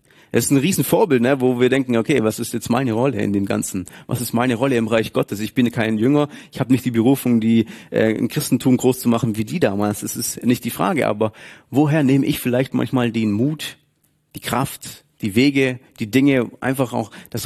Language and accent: German; Baden-Württemberg, Germany; oder spare als Schwabe, dann mache ich das.